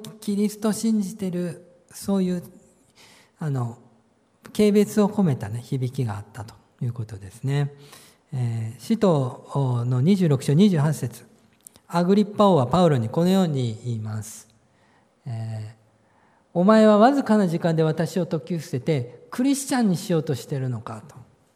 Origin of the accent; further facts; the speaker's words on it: Hashima, Gifu, Japan; 私 どこ出身ですかって、岐阜羽島ですって言うんですけどね。